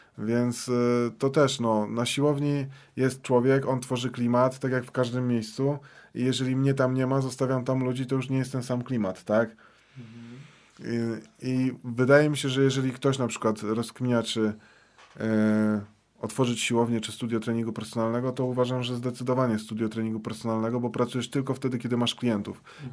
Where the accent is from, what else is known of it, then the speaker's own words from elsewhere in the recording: Piotrków Trybunalski, Łódź Voivodeship, Poland; ja od urodzenia mieszkam w Piotrkowie, więc no jakaś tam liczba osób mnie zna.